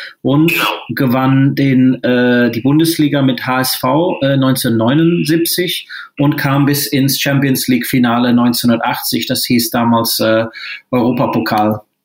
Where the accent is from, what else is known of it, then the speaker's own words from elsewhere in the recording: England, United Kingdom; now in Dortmund, Germany; Ich bin Engländer, ich kam 1983 kam ich nach Dortmund